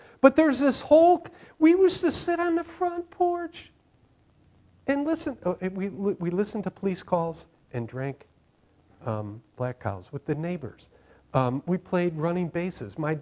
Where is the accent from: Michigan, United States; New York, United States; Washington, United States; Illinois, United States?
Illinois, United States; Chicago; when growing up in Chicago, when you're a friend, you are a friend forever.